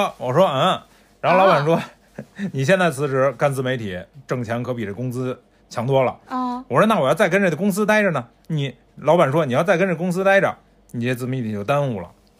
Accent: Beijing, China; 我是老北京人

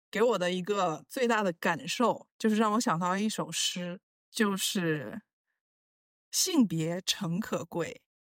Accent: Paris, Île-de-France, France; 然后呢我们就是巴黎人就沿用了这个牧师

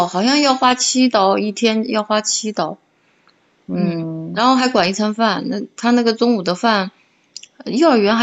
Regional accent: China; 按照我们中国人来说就是瞎搞嘛

